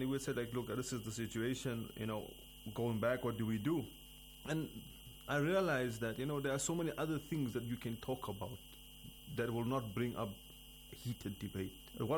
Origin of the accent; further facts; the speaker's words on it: South Africa; I'm from South Africa.